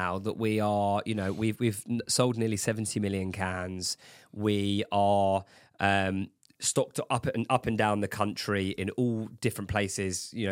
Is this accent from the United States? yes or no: no; England, United Kingdom; But at the same time, we are English, okay? We are very skeptical people.